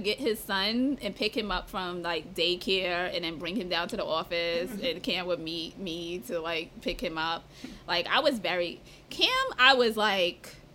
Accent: Harlem, New York, United States; But once he found out I was from 1189 and he found out I was from Harlem, that was it for him. Because him is like, Harlem sticks together.

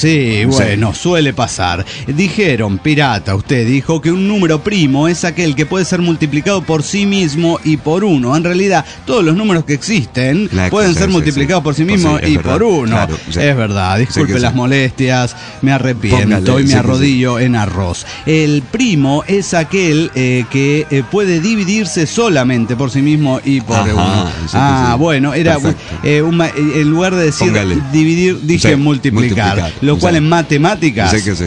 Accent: Lima, Peru; de Lima, Perú.

